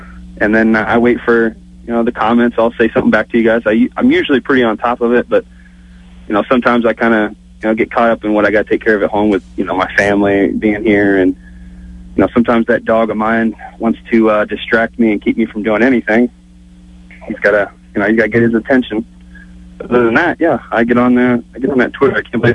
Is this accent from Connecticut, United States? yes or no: no; Ohio, United States; being from Ohio, sorry, I got to support my hometown team, and that's going to be the Blue Jackets.